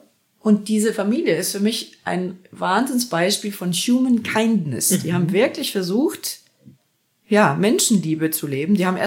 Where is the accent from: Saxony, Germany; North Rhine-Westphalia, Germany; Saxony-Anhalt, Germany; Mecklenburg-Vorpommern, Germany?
North Rhine-Westphalia, Germany; Essen; von Essen, wo ich aufgewachsen bin